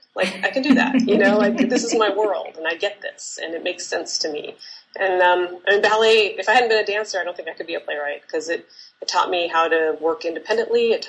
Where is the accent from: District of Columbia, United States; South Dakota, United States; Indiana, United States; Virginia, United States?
South Dakota, United States; Pierre; where I grew up in Pierre, South Dakota, we had like a concert series